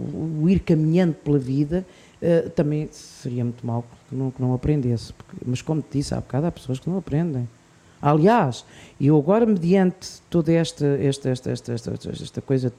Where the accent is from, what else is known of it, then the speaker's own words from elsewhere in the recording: Portugal; Não, eu sou portuguesa, pelo amor de Deus